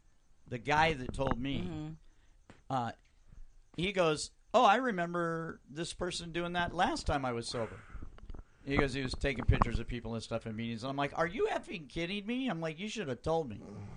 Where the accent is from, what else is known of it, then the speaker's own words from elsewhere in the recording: Scotland, United Kingdom; Oh, pardon my French, I'm Scottish.